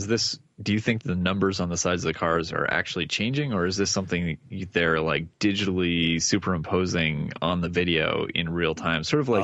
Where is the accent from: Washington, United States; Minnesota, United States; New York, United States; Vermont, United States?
Vermont, United States; from Vermont.